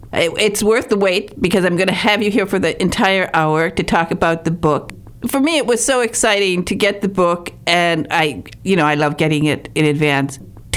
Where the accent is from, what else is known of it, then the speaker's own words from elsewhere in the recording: Michigan, United States; born there; I was born in March on March 28th, and it was one of the biggest snowstorms ever in northern Michigan.